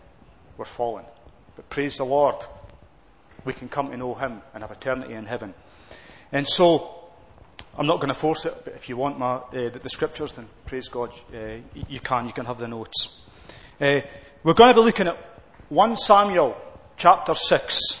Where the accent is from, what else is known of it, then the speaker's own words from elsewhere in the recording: Scotland, United Kingdom; Obviously, I come from Scotland.